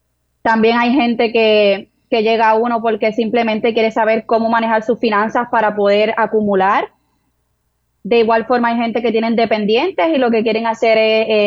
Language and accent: Spanish; Arecibo, Puerto Rico; Sí, soy de Arecibo.